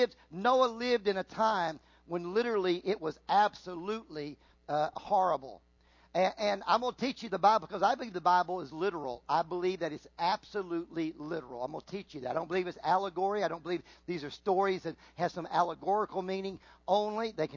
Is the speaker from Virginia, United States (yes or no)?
yes; Virginia, United States; I grew up in Virginia. We grew up in all that. I came into Louisiana.